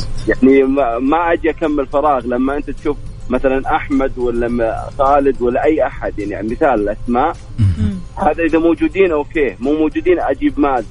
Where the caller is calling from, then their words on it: Riyadh, Riyadh Province, Saudi Arabia; من الرياض.